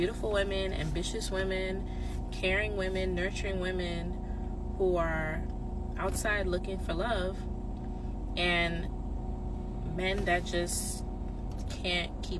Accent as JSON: {"language": "English", "region": "New York", "country": "United States", "said": "It's because I'm from New York"}